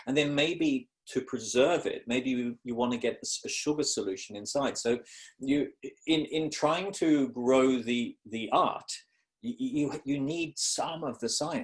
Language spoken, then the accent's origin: English; Melbourne, Victoria, Australia; Where I grew up in Australia was the outer suburbs of the city of Melbourne. And my parents grew apples and oranges and lemons and all sorts of carrots and cabbages and things.